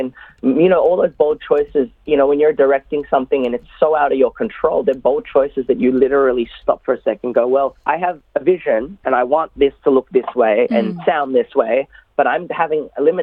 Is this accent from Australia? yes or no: yes; Australia; as a Filipino growing up in Australia